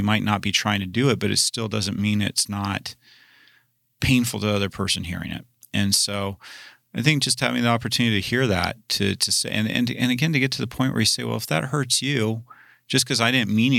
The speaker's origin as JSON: {"language": "English", "region": "Great Smoky Mountains", "country": "United States", "tie": "born or raised there", "said": "Growing up in the Smoky Mountains, I'm pretty familiar, you know, with not getting between a black bear and her cubs."}